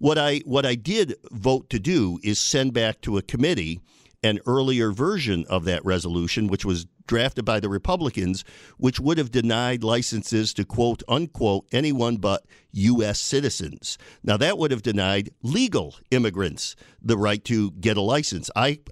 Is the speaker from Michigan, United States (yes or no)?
no; Binghamton, New York, United States; now in Buffalo, United States; I mean, I moved here from my hometown of Binghamton in 1989.